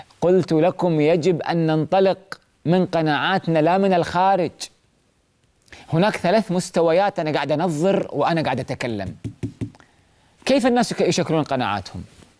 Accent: Kuwait; احنا عندنا في الكويت الدولة تعطي للشاب مساعدة مادية كمهر للزواج،

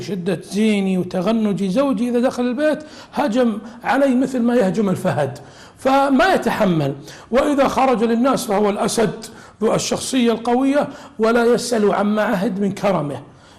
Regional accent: Saudi Arabia; ليالي المنطقة الجنوبية عندنا في المملكة العربية السعودية

